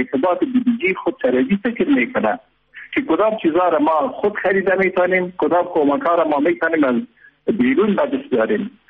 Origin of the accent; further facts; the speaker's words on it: Afghanistan; ما افغان هستیم و افغانستان هست